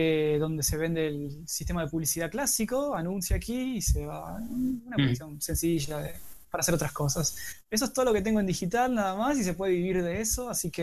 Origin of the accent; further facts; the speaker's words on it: Argentina; born there; Soy una especie de inmigrante, no emigrado, porque realmente nací en Argentina, así que me gustaría visitar la tierra donde crecí durante un tiempo